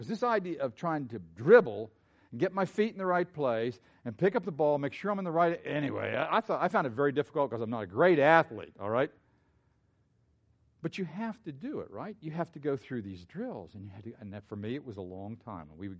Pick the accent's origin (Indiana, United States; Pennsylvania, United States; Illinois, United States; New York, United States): Pennsylvania, United States; I came from Pennsylvania. We argued just for fun.